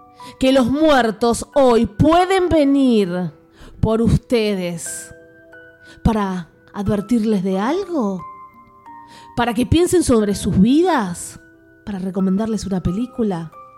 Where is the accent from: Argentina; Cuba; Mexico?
Argentina; ¡Pero soy argentino!